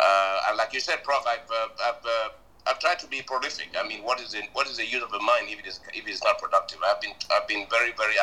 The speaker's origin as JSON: {"language": "English", "country": "Cameroon", "also_born_or_lived": "South Africa", "moved": "as an adult", "lives_now": "United States", "said": "Very quickly, I hail from Cameroon, of course, and I did work at the Presidency of the Republic for years before moving to South Africa"}